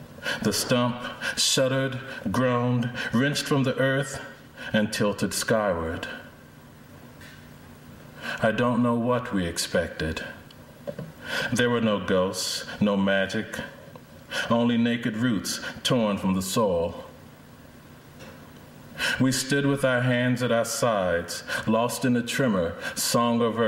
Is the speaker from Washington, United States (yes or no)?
no; North Carolina, United States; There came a time when I realized I'd been estranged from the South. I grew up in North Carolina for about 10 years